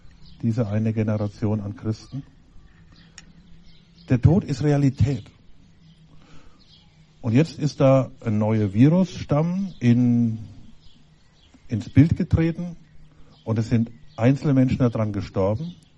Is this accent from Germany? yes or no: yes; Bavaria, Germany; Es ist nur interessant, dass beispielsweise bei uns in Bayern ganz andere Regeln gelten als bei euch hier.